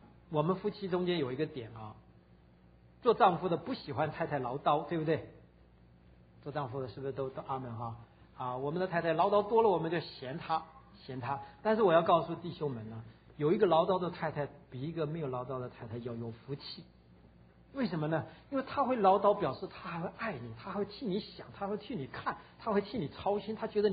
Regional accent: China; 这是我们中国人的天性里头的一个吃亏的地方。

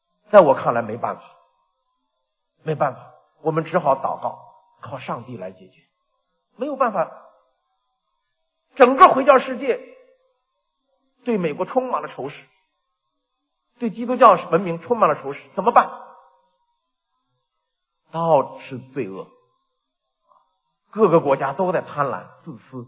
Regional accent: China

